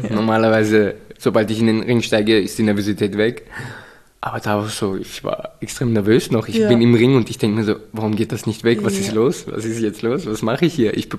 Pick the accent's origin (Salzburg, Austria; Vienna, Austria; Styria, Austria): Vienna, Austria; Ja, hier in Wien geboren. Gebürtiger Wien eigentlich, und trotzdem keine Staatsbürgerschaft.